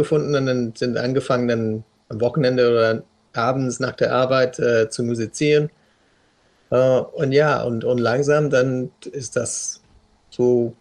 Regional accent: South West England, United Kingdom; Ich komme ursprünglich aus Südwestengland. Das ist schöne Landschaften da, also quasi unter Wales.

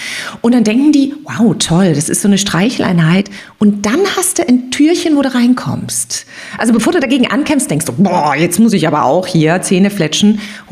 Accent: Germany; born there; Also ich stamme ja gebürtig aus der DDR

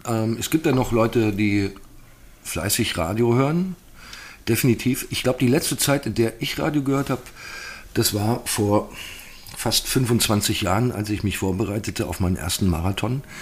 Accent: Bavaria, Germany; ich komme aus Bayern.

